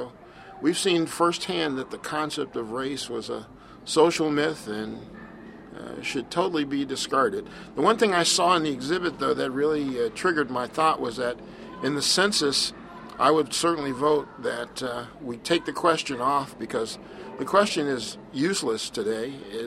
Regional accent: Ohio, United States; now in New York, United States; And that was basically the world we grew up in. I found out that that wasn't really the case when I moved from Ohio to New York.

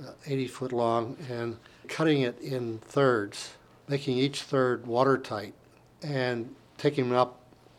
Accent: Saltsburg, Pennsylvania, United States; I was born and raised in Salzburg. I'm an active member of our local Salzburg Area Historical Society.

